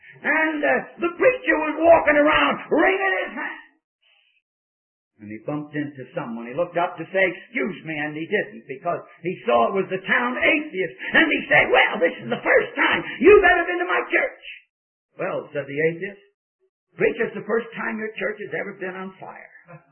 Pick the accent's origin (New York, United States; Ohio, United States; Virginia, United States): New York, United States; New York City; I can't go to the place where I was raised in New York City without standing in the corner